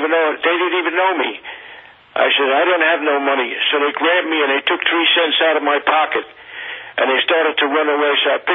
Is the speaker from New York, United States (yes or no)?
yes; Bronx, New York, United States; When I was a kid, I had to be tough. I came from the Bronx, and you had to fight every block of that you went from school.